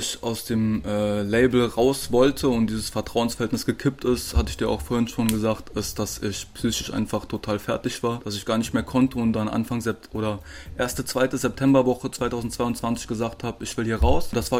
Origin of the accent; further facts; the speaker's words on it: Saarland, Germany; now in Cologne, Germany; Ich komme eigentlich aus dem Saarland, aus einem kleinen Dorf, da wohnt auch noch meine Familie, meine Freunde sind auch alle dort noch. Ich bin dann nach Köln gezogen, ins belgische Viertel